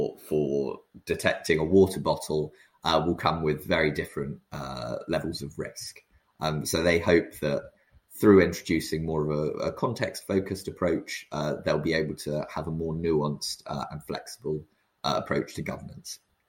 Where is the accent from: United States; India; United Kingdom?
United Kingdom; I find particularly interesting, probably on account of being British, if nothing else